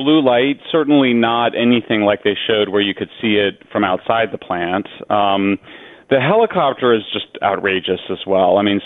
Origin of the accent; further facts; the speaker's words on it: Colorado, United States; I'm from Colorado, which has much higher levels of radiation because there's a lot of uranium in the granite rock.